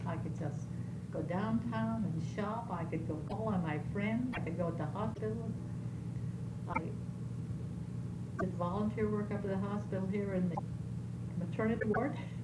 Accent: Victor, New York, United States; born there; No, I was born in Victor, New York. Victor, New York.

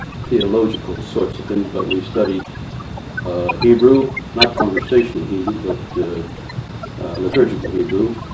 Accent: Youngstown, Ohio, United States; born there; I was born in Youngstown, Ohio, 1919.

